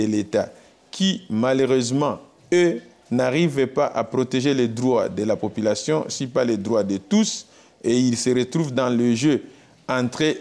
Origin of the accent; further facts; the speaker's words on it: Mwenga, South Kivu, DR Congo; je suis natif de Mwenga. J'ai été à Mwenga à 9 ans.